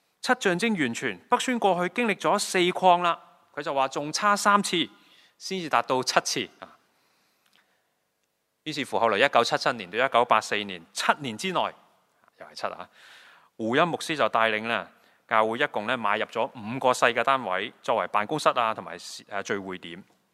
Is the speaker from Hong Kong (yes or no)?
yes; Hong Kong; 屋对我们香港人来讲很alarming的